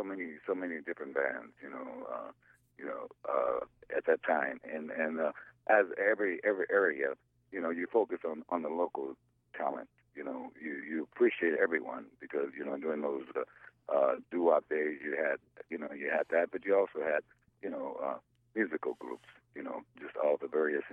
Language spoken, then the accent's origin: English; Monrovia, California, United States; I grew up in the Monrovia, California, is in Los Angeles County, and I grew up there up until probably around my 20 years.